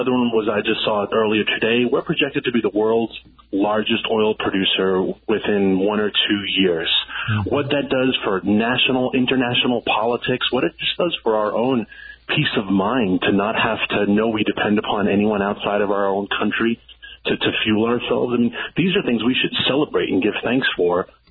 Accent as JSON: {"language": "English", "town": "New York City", "region": "New York", "country": "United States", "tie": "born or raised there", "said": "Michael Bloomberg, former mayor of my hometown"}